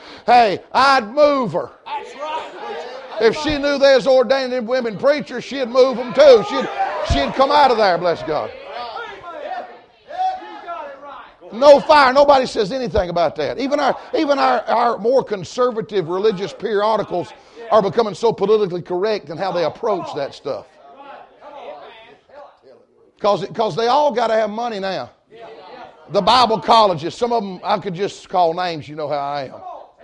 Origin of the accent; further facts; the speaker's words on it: Murfreesboro, Tennessee, United States; Murfreesboro, Tennessee, one of the only aerospace schools. That's where the two pilots were trained in my hometown.